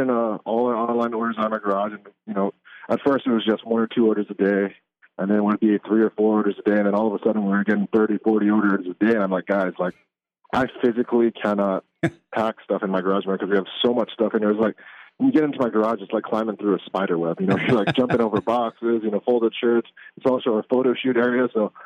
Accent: Hawaii, United States; because I'm originally from Hawaii

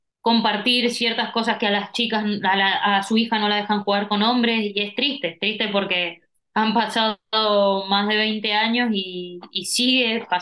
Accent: Argentina; eso es algo único para mí, obviamente, como argentina

